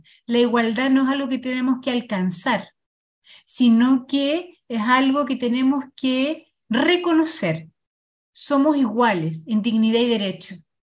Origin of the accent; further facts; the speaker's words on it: Chile; Hace 20 años atrás, en mi país, Chile, cuando había una persona de otro país, en la calle, en el trabajo, en la escuela, era un extranjero.